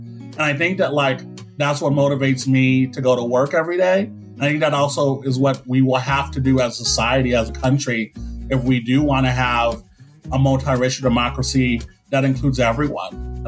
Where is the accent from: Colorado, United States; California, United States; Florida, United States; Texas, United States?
California, United States; South Gate; I grew up in a working class community. It was pretty interesting because I grew up specifically in Southgate, which is majority Latinx.